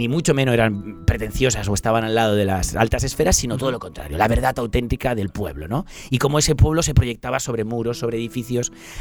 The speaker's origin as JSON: {"language": "Spanish", "town": "Barcelona", "region": "Catalonia", "country": "Spain", "said": "yo del Raval."}